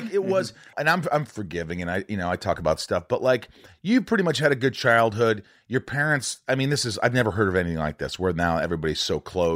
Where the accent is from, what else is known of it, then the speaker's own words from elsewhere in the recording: Indiana, United States; I'm from Indiana. I grew up in Indiana.